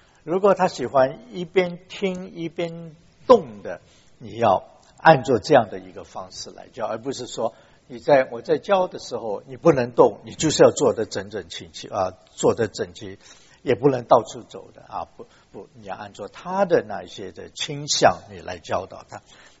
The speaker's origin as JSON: {"language": "Chinese", "country": "Hong Kong", "tie": "born or raised there", "also_born_or_lived": "China", "said": "当我在香港成长的时候，就是读小学读中学的时候，那时候我们家刚从大陆去那边"}